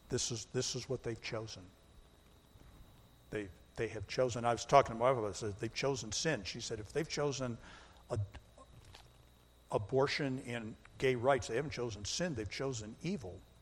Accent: United States; because I'm an American. It's my heartbeat. I love my country.

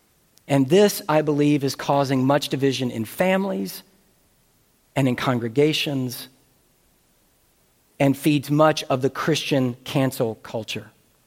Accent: the South, United States; all the mythologizing, which I grew up with in the South

